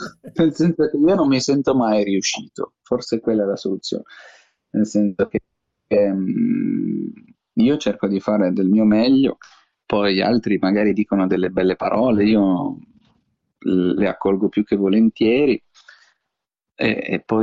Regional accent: Piedmont, Italy; invece dalle mie parti in Piemonte

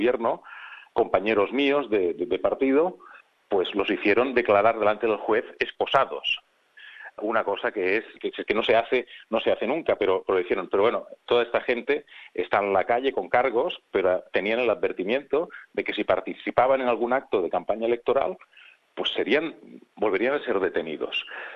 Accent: Alella, Catalonia, Spain; como podía ser los mismos de mi pueblo, de Alella

